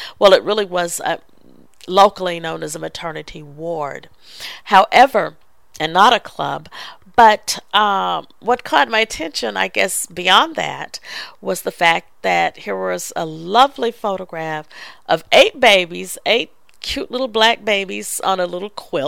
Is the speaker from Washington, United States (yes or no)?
no; Fort Smith, Arkansas, United States; One was called Growing Up in Fort Smith, and the other, Fort Smith is my hometown.